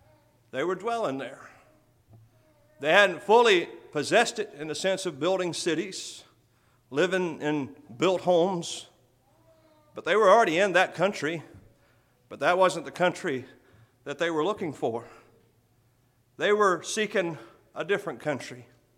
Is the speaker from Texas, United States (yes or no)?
yes; Texas, United States; now in Florida, United States; I reside in Florida. I live in Florida, but I'm not from Florida. I said, I'm from West Texas.